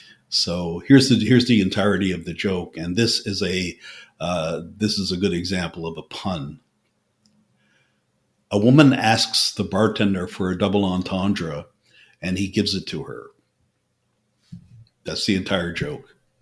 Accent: Newfoundland and Labrador, Canada; I come from Newfoundland

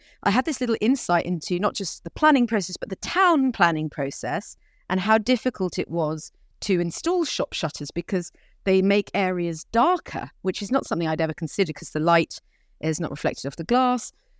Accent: Hastings, South East England, United Kingdom; who had moved to my hometown of Hastings and had painted the seafront with these lovely, great, big, beautiful letters on the shop shutters down there.

